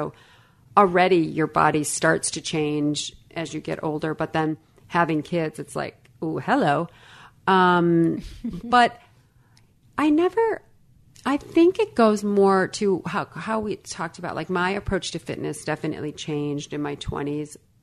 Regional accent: Illinois, United States; I mean, I grew up in Illinois, a small town, 1 hour or 60 miles west of Chicago. Blue collar family.

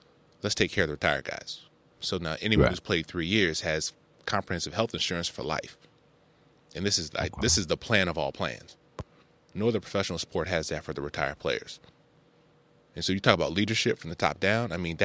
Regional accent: Chicago, Illinois, United States; being located in Chicago, which is, you know, my hometown city

